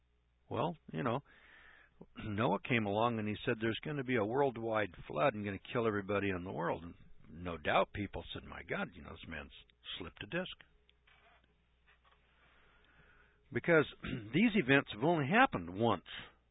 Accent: Missouri, United States; I'm skeptical. I'm from Missouri.

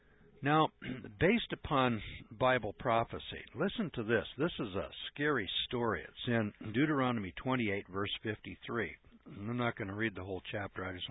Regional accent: Missouri, United States; I'm skeptical. I'm from Missouri.

